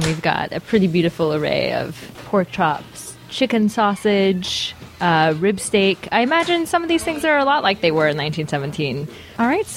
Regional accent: United States; You know, I am an American. I'm allowed to have opinions about beef just by virtue of being an American.

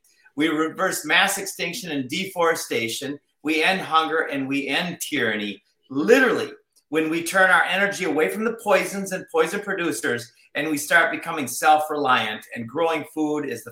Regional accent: Minnesota, United States; So I grew up in Minnesota.

